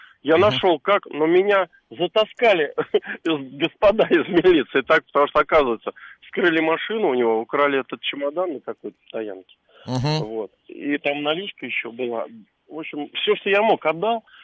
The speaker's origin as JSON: {"language": "Russian", "region": "Moscow", "country": "Russia", "said": "Здравствуйте … из Москвы."}